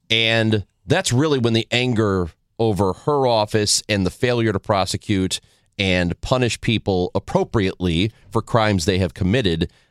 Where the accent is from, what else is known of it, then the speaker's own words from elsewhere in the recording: Granite City, Illinois, United States; Well, last week in Granite City, my hometown, it was an eventful week.